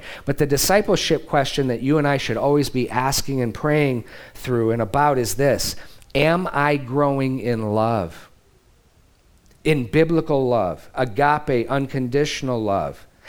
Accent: Midwest, United States; I always get away with it because I'm not from California. It's like, I'm from the Midwest, huh?

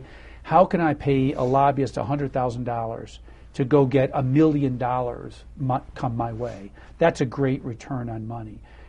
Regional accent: Detroit, Michigan, United States; and I grew up in Detroit, and so, you know, I thought I knew a lot more about minorities

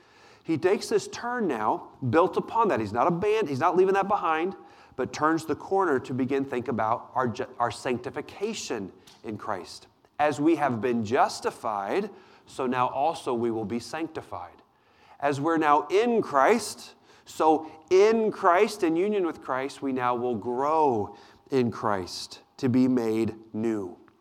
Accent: Missouri, United States; As I grew up outside St. Louis, Missouri, I am certainly a St. Louis Cardinals fan.

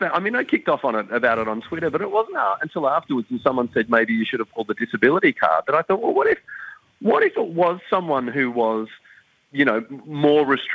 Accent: Sydney, New South Wales, Australia; because I grew up in Sydney, the guy who's always made my prosthetic legs is in Sydney.

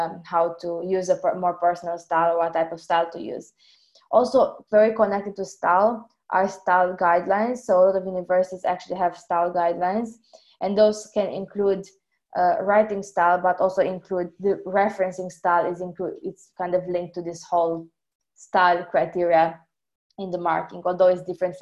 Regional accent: Romania; So in my home country, for example, in Romania, in some educational settings

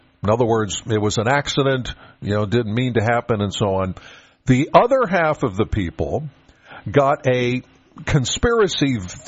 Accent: Pennsylvania, United States; I grew up primarily in York County, which is not too far from Lebanon. And, yeah, that's how we pronounced it, Lebanon bologna.

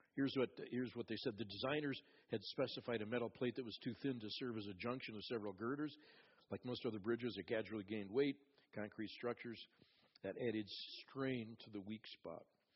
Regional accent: Twin Cities, Minnesota, United States; I grew up in the Twin Cities, and I went over this bridge numerous times

